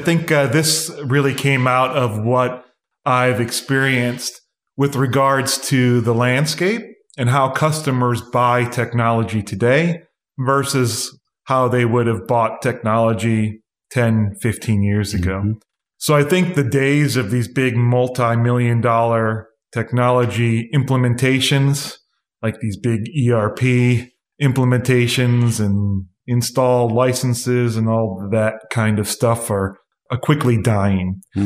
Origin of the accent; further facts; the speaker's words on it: Cleveland, Ohio, United States; Well, as a Cleveland, Ohioan